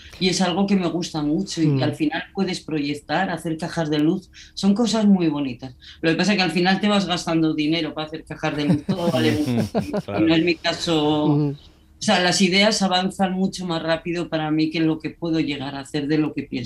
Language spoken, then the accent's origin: Spanish; Navarre, Spain; eso que soy navarra